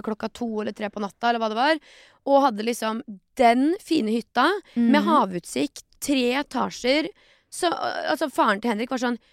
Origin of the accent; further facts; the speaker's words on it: Varteig, Østfold, Norway; jeg har vokst opp I Vartei, som ja, ja. Liksom far, far inn I Sarpsborg. Det så bygd som du får det.